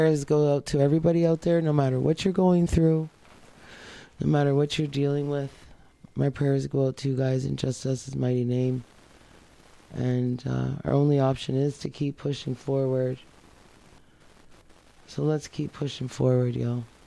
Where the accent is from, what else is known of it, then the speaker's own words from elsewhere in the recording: Detroit, Michigan, United States; I know what that is because I'm from Detroit, okay? And I come from the struggle. And our people in Detroit, they're happy no matter what.